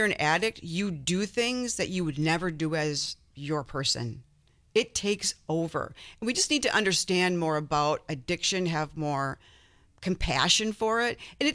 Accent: Green Bay, Wisconsin, United States; I grew up in Green Bay, Wisconsin.

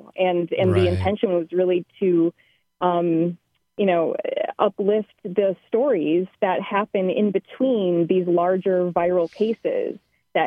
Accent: Racine, Wisconsin, United States; I mean, the first piece being that I'm from Racine

